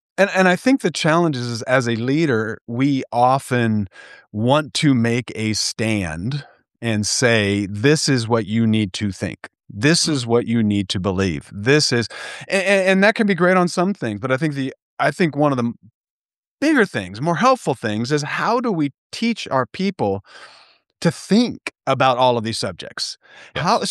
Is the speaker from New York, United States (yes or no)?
no; San Jose, California, United States; And I'm from San Jose, California.